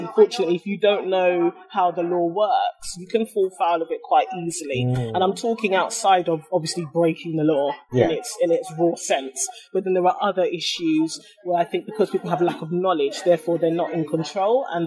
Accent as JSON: {"language": "English", "town": "Catford", "region": "London", "country": "United Kingdom", "tie": "born or raised there", "said": "So I grew up in Catford. Catford. Southeast London."}